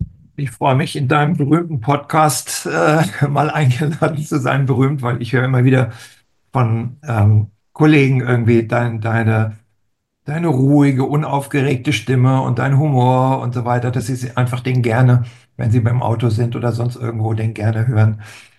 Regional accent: Frankfurt, Hesse, Germany; born there; geboren bin ich in Frankfurt und nach dem Abitur habe ich angefangen, Sozialpädagogik zu studieren in Frankfurt.

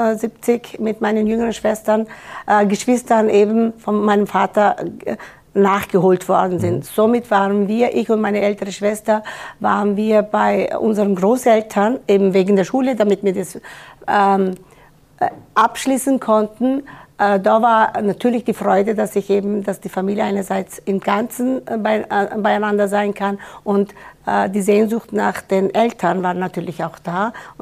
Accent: Schwarzach, Vorarlberg, Austria; dann sind wir mit dem Zug nach Vorarlberg und fort dort eben in meinem Heimatdorf Schwarzach sind wir auch dort dann gelandet.

